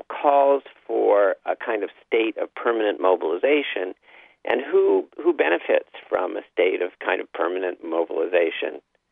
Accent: Seattle, Washington, United States; Oh, I'm from Seattle, so that's entirely different.

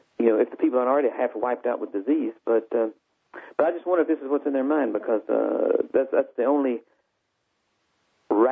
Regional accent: the South, United States; I mean, you know, I'm from the South.

